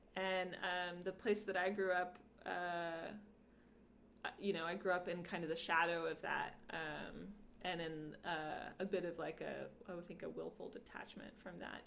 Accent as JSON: {"language": "English", "town": "Birmingham", "region": "Alabama", "country": "United States", "tie": "born there", "said": "so I was born in Birmingham, Alabama, which is, like the big city in Alabama."}